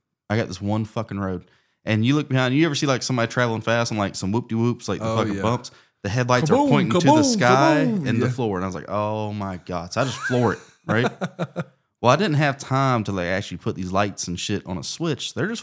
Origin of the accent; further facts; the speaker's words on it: Tallahassee, Florida, United States; I'm from Tallahassee. That's my fucking hometown hero.